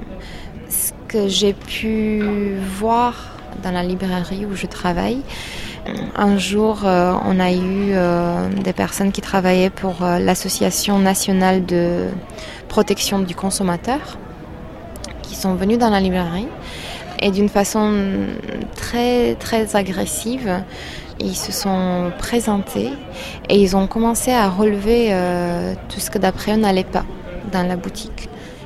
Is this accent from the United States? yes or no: no; Romania; j'ai 31 ans, je suis roumaine, je travaille dans une librairie française à Bucarest